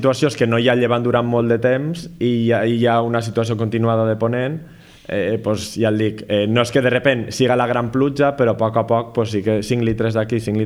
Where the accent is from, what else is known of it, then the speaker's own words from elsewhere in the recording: Valencia, Valencian Community, Spain; jo que sóc de València